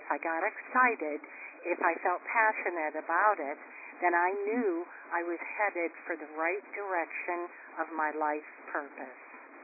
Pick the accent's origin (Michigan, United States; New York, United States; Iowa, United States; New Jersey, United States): Iowa, United States; You know, when I grew up in Iowa, I was talking about the Midwest and stuff.